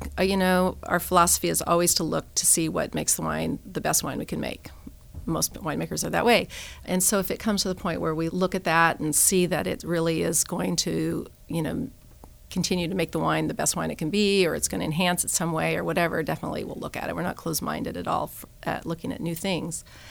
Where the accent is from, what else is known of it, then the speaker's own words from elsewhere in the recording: Eugene, Oregon, United States; I grew up in a family that didn't drink wine at all. I grew up in Eugene, Oregon, and never would have imagined being in this industry.